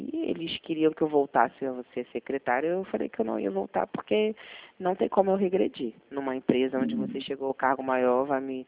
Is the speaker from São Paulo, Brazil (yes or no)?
no; Cabo Frio, Rio de Janeiro, Brazil; Eu morei muitos anos na Ilha do Governador, Jacarepaguá. Aí, com 10 anos, eu fui para Cabo Frio e lá fiquei até os meus 30 anos. E estou aqui em Sorocaba, vai fazer 3 anos.